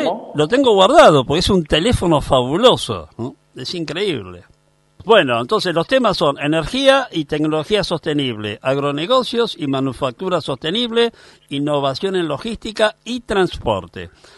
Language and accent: Spanish; Argentina; yo como ciudadano argentino veo con satisfacción